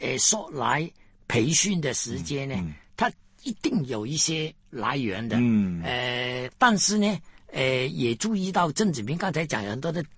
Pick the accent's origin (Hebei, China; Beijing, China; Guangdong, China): Guangdong, China; 可能也是我们广东人说见过鬼就怕黑了